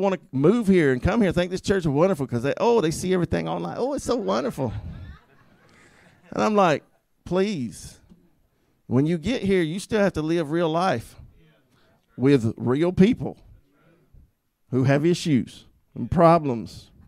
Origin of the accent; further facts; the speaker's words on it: Opelika, Alabama, United States; Go start a church in Opelika, Auburn, our home, my hometown. Go home and start a church.